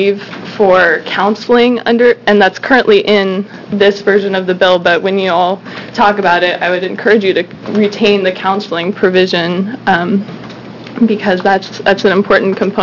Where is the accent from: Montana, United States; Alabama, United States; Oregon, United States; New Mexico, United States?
Oregon, United States; Portland; I'm from Portland, and I support this bill.